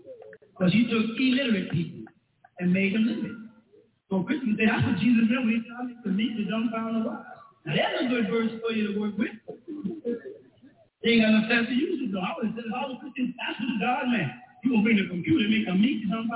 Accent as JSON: {"language": "English", "region": "Missouri", "country": "United States", "said": "I'm from Missouri. Show me."}